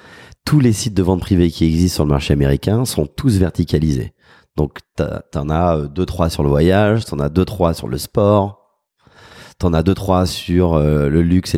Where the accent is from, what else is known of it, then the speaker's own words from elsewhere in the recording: France; On est français, on connaît le modèle, on y va.